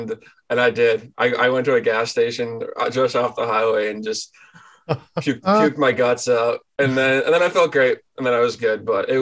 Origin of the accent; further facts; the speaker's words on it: New England, United States; Dude, you don't understand. I'm from New England. Everything's on top of each other. I went to school an hour and a half away. It was like the other side of the moon.